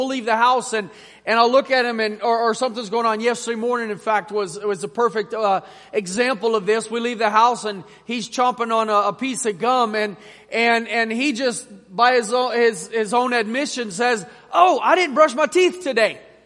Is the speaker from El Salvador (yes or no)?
yes; El Salvador; I remember growing up in El Salvador